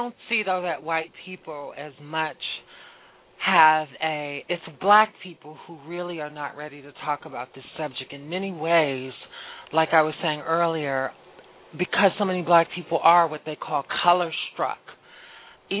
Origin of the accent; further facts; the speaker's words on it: Omdurman, Khartoum, Sudan; born there; English is a second language; I was born in Omdurman, Sudan, a Sunni Muslim, and there were only three blacks in our whole school.